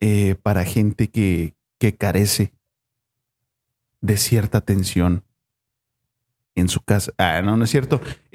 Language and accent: Spanish; Mexico; Confirmen si ustedes piensan que los mexicanos somos más mexicanos cuando un extranjero nos está viendo.